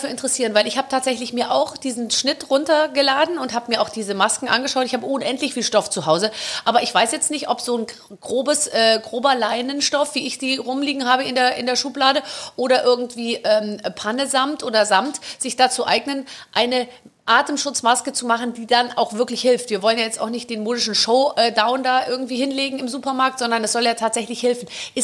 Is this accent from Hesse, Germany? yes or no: no; Munich, Bavaria, Germany; Ja, ich bin ja aus München.